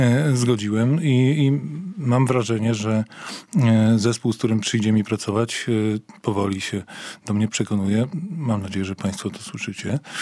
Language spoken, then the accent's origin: Polish; Kraków, Lesser Poland, Poland; utrzymując ścisły kontakt z moim miastem, w którym historia moja i mojej rodziny sięga no bodaj XVII wieku, tutaj na Krowodrzy.